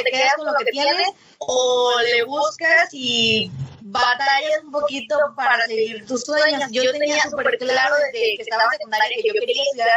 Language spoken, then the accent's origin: Spanish; Tampico, Tamaulipas, Mexico; Es estudiante todavía, porque todavía estudio, tengo 20 años apenas, wow. Pues soy de Tampico, Tamaulipas, emprendedora, muy movida, energética.